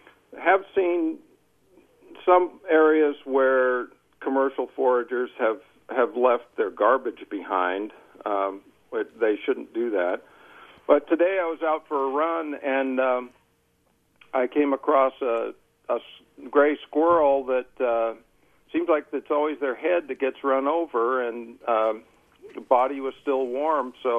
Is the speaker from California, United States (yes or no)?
yes; California, United States; now in Auburn, United States; My wife and I grew up in the Bay Area and started foraging as teenagers.